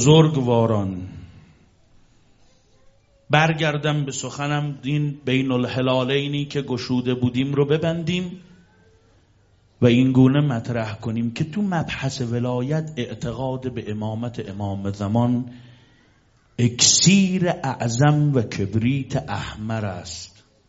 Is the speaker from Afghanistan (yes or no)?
no; Kashan, Isfahan, Iran; منم بهش جواب دادم من اهل کاشان هستم.